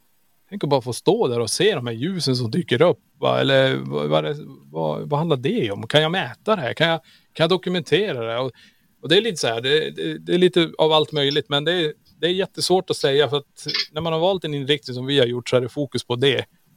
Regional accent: Kiruna, Norrbotten County, Sweden; Jag menar, vi är ju från Kiruna. Vi är uppvuxen och vi har varit ute mycket i skogar

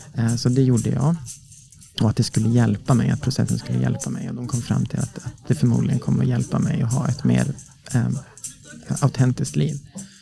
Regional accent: Norrland, Sweden; Jag växte upp i Norrland. Norrlands inland.

